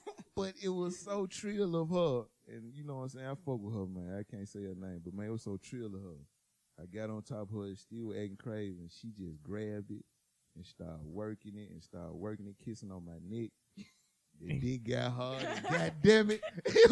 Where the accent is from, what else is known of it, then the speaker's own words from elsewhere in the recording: Memphis, Tennessee, United States; First of all, I'm from South Memphis.